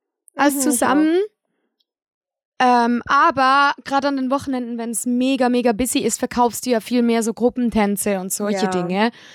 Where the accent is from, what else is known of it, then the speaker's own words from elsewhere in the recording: Switzerland; weil ich bin Schweizerin